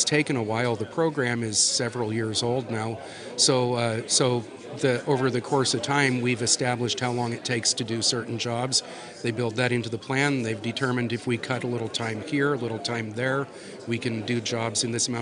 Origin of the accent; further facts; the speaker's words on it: Everett, Washington, United States; I'm from Everett, Washington, and I work for the Boeing Company.